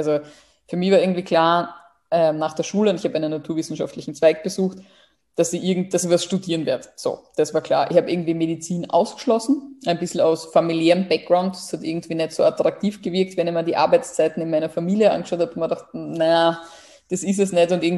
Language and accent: German; Burgenland, Austria; ich komme aus dem Burgenland